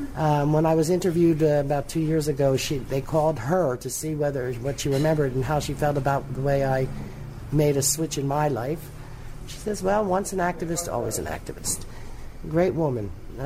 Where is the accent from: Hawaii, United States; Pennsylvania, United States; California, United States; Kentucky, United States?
Pennsylvania, United States; Philadelphia; moved away as an adult; now in Israel; Philly, born and bred, Philadelphia.